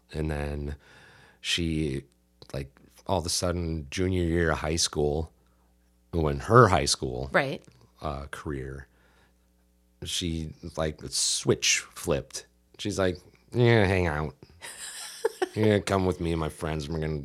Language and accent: English; Oak Creek, Wisconsin, United States; I am from Oak Creek, Wisconsin.